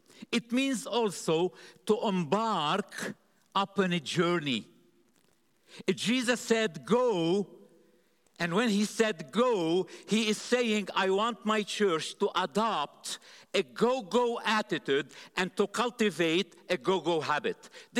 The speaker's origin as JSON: {"language": "English", "country": "Lebanon", "tie": "born or raised there", "said": "I grew up in Lebanon, born and grew up in Lebanon from, you know, Middle East and North Africa area. And I used to grow up in a zone war"}